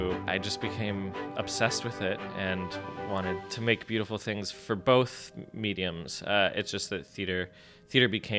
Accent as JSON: {"language": "English", "region": "Texas", "country": "United States", "tie": "born or raised there", "said": "and I grew up mostly in Texas."}